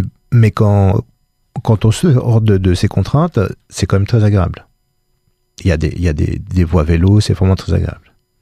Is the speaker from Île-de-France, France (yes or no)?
yes; Paris, Île-de-France, France; Les Parisiens sont épouvantables. Hein. J'en faisais partie.